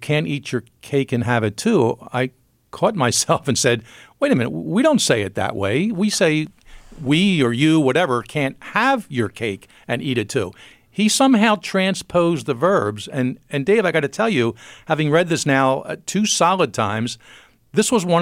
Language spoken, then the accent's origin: English; Philadelphia, Pennsylvania, United States